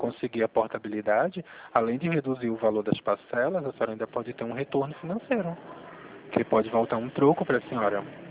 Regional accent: Pernambuco, Brazil; now in Rio Claro, Brazil; Eu sou pernambucano. Mas trabalho aqui no, na cidade de Rio Claro

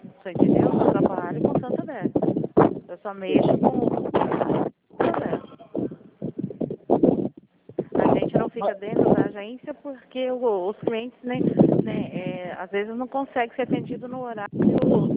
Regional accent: Dourados, Mato Grosso do Sul, Brazil; eu sou daqui de Dourados.

